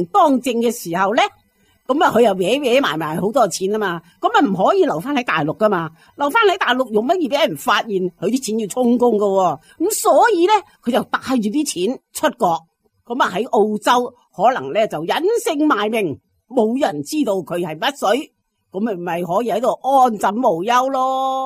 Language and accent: Cantonese; Guangdong, China; 我哋广东人有句说话叫财不可露眼